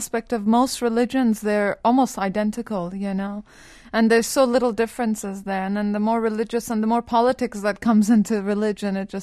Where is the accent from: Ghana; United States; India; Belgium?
India; moved away; Well, I grew up in India since I was 4 years old. I came to the West via India. So I spent a large portion of my life there